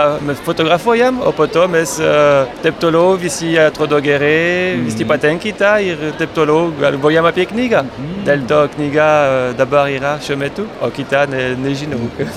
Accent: France; Lithuanian is a second language; Aš esu iš Prancūzijos.

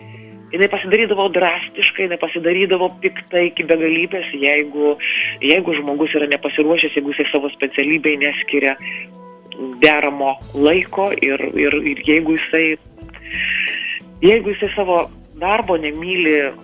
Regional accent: Samogitia, Lithuania; accent: Samogitian; jaunystėje tas pats buvo dėl mano žemaičių kalbos. Tai tikrai esu perėjus tą visą sudėtingą kelią, kol išmokau kalbėti lietuviškai

